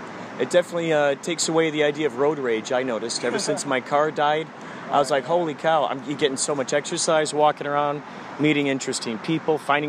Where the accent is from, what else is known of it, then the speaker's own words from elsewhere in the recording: Chicago, Illinois, United States; Originally Chicago.